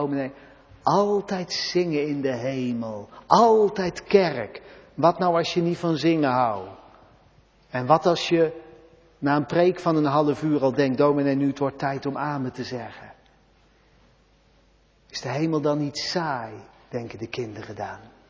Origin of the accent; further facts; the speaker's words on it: Randwijk, Gelderland, Netherlands; De buurt waar ik vandaan kom, Randwijk op de Dijk.